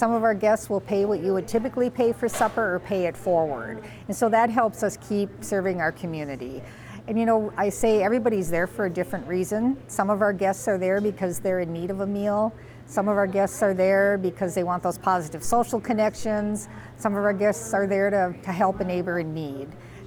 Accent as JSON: {"language": "English", "town": "Fargo", "region": "North Dakota", "country": "United States", "said": "and I'm from Fargo, and my life experiences, my work experiences, I knew Fargo was a very generous community"}